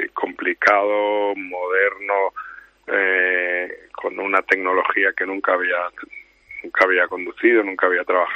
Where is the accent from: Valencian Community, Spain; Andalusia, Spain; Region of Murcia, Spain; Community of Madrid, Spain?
Community of Madrid, Spain; Madrid; como madrileño estaré encantado.